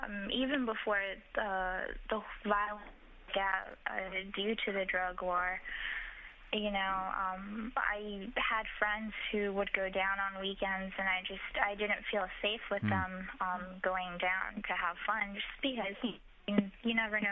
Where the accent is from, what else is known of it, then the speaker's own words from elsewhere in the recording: El Paso, Texas, United States; also born or lived in Chihuahua; No, I was actually born in Chihuahua, but I grew up in El Paso.